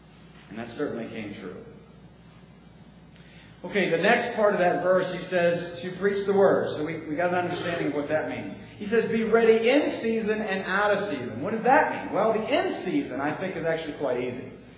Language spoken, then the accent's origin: English; Ohio, United States; I'm from Ohio. I've been there. You trust me.